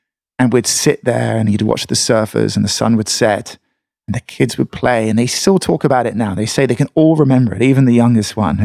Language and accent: English; England, United Kingdom; my wife's from America, I'm from England. We decided to try England again. And we moved back for a couple of weeks to Devon